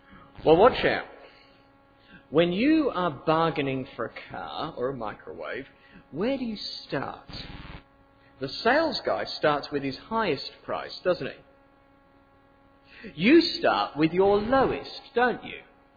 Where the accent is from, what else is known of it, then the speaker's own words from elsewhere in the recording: England, United Kingdom; born there; Now, I said, I was born in England, and I really hate that way of buying things.